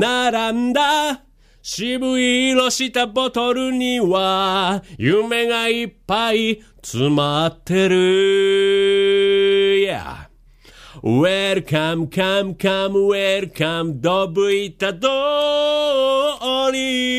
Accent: Yokosuka, Kanagawa, Japan; born there; もともと横須賀の生まれの私で、

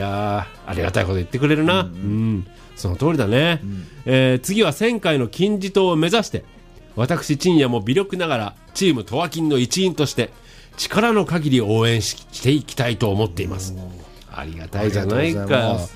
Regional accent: Yokosuka, Kanagawa, Japan; born there; もともと横須賀の生まれの私で、

